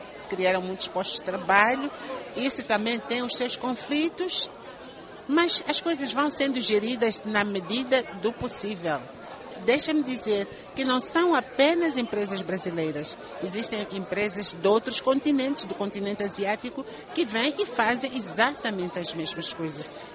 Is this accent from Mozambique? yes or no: yes; Mozambique; Nós somos um povo, como africanos, eu como moçambicana, falamos a mesma língua portuguesa